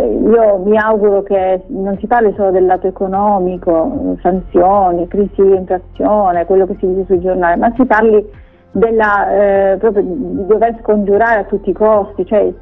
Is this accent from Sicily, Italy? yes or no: yes; Sicily, Italy; Io come siciliana mi sento già catapultata